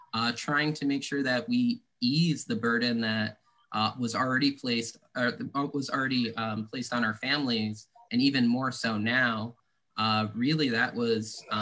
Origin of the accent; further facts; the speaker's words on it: Lansingburgh, New York, United States; I grew up in Lansingburg